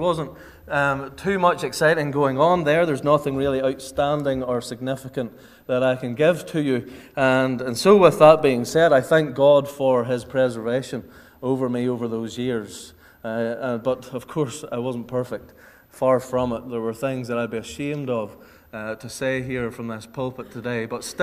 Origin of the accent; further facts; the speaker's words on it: Ballymoney, Northern Ireland, United Kingdom; I am from Ballymoney, and I was brought up there, and I'm still living there with my wife and my family there.